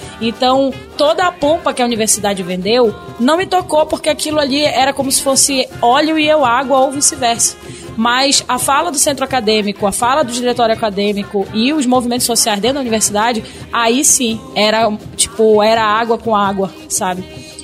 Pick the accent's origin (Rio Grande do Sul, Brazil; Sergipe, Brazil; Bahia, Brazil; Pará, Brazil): Pará, Brazil; born there; eu nasci no Pará, nasci negra e nasci na periferia.